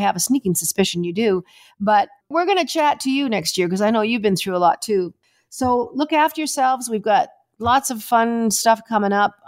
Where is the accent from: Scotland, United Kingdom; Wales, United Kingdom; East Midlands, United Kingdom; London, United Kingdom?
Wales, United Kingdom; I'm Welsh.